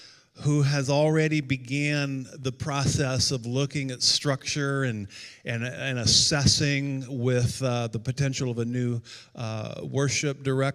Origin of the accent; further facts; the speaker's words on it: Winthrop, Washington, United States; I grew up in Winthrop, Washington, but we're going to be moving to Eastern Washington and living in Wenatchee.